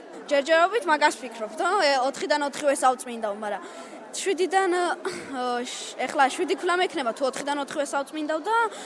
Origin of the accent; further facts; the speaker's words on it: Samtredia, Imereti, Georgia; სანტრედიიდან ვარ, მაგრამ ქუთაისის სახელით გამოვდივარ.